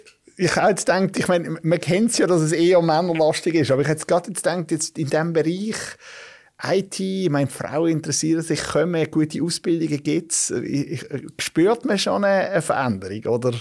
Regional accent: Solothurn, Switzerland; Ich bin in Lohnach aufgewachsen. Ich meine, das ist Solothurn.

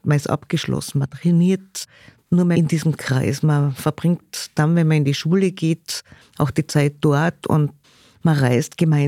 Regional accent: Austria; jetzt noch nicht ganz so stark bei uns in Österreich, weil einfach Vereinsstrukturen und eine Basis noch da ist

